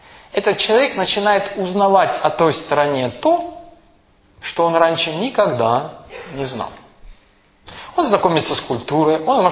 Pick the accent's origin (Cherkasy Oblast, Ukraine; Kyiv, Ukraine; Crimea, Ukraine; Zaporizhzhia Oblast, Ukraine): Kyiv, Ukraine; Я рос в Киеве. Я 30 лет прожил в Киеве, в районе метро КПИ. Вот там я вырос, в том районе.